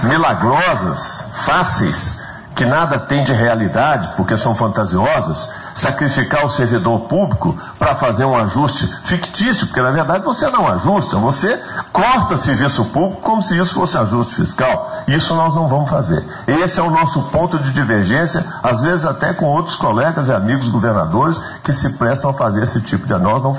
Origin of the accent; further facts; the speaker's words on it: Minas Gerais, Brazil; Nós somos mineiros.